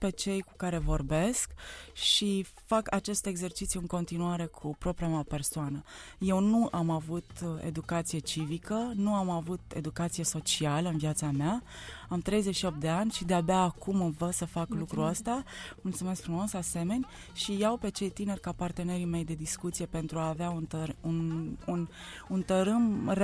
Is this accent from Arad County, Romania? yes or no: yes; Arad, Arad County, Romania; nimic altceva în orașul meu natal, Arad, nu m-a provocat